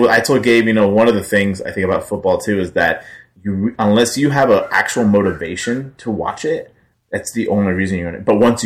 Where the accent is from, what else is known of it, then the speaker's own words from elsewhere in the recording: San Diego, California, United States; I'm from San Diego, and I'm a San Diego sports fan. He knew a lot about San Diego sports